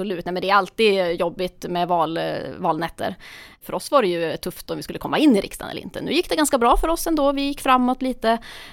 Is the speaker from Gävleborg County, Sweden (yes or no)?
no; Luleå, Norrbotten County, Sweden; Liksom, jag är uppväxt i Luleå, så det är mycket, mycket vinteridrotten också.